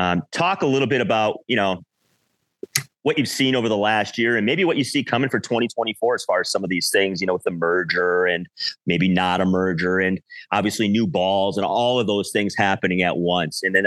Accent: Wisconsin, United States; Zane grew up about 30 miles from where I grew up in Wisconsin.

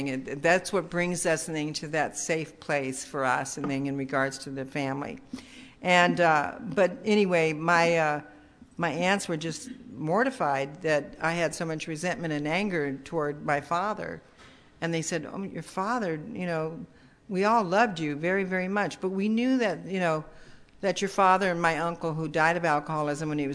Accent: Chicago, Illinois, United States; born there; I was born in Chicago. And my father was stationed at Des Plaines.

